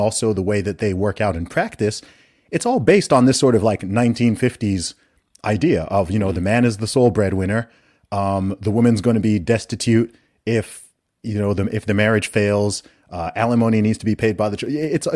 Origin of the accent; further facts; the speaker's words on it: Saudi Arabia; I'm also from a Nigerian background. I'm not like totally westernized. I grew up in Saudi Arabia in the Middle East.